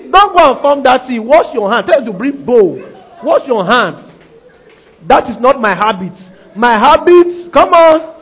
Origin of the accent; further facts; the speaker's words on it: Nigeria; I'm Nigerian, grew up, you are for me.